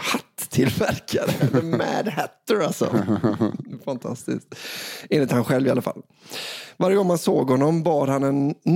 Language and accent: Swedish; Skåne, Sweden; denna människa från en liten by i mitten av Skåne där jag växte upp